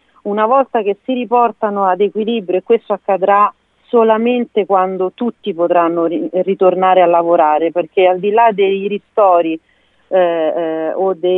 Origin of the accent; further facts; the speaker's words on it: Latina, Lazio, Italy; born there; Io sono nata a Latina e è una terra che amo in una maniera incredibile